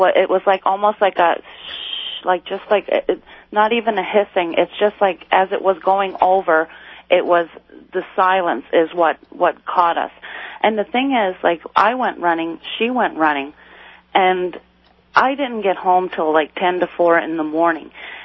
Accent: Nova Scotia, Canada; now in Edmonton, Canada; calling from Edmonton, Alberta.

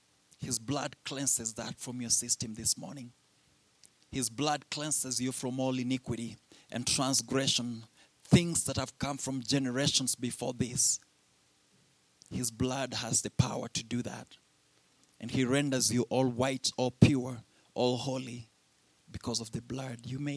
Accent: Kenya; I'm still almost in my time. So, and I'm Kenyan, so I'm trying.

